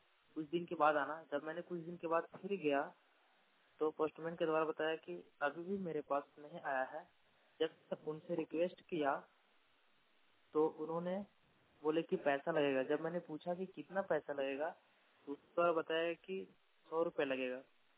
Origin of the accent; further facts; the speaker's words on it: Nawada, India; छतरा जिला सिमरिया प्रखंड से। मेरा एक समस्या है कि मैं सिमरिया प्रखंड के पंचायत जबड़ा गांव नवादा का रहने वाला हूं।